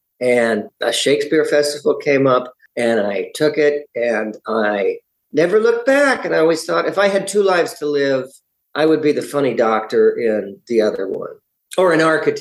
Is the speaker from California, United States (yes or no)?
yes; La Jolla, California, United States; I grew up in San Diego, California. I'm a California boy. I grew up in a little community called La Jolla and went to La Jolla High.